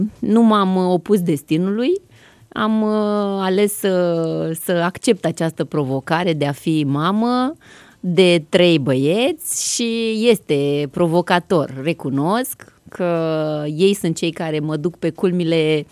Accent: Romania; Da, sunt româncă și nu degeaba am născut aici.

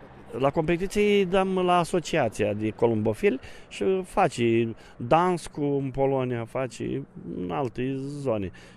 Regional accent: Ibănești, Botoșani County, Romania; sunt din Botoșani, Ibănești, reprezint zona Ibăneștiului, chiar dacă stau în altă zonă.

